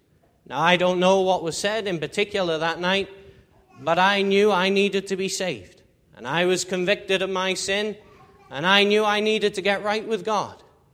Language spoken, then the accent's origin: English; Liverpool, North West England, United Kingdom; moved away as an adult; now in North Yorkshire, United Kingdom; I'm not an Ulsterman. I'm originally from Liverpool, across the water there, and from the Liverpool Free Presbyterian Church. But then, about 5 years ago now, after I finished school, my family, we all uprooted, and we moved to North Yorkshire.